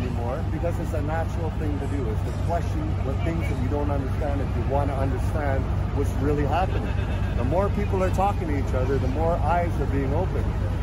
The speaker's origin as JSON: {"language": "English", "country": "Canada", "said": "We want to go back to being Canadian, free, and everyone's watching us."}